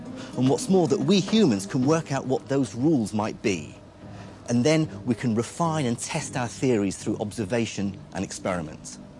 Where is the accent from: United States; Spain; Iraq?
Iraq; now in United Kingdom; is originally from the city of Najaf in Iraq, south of Baghdad. In fact, I grew up in Iraq.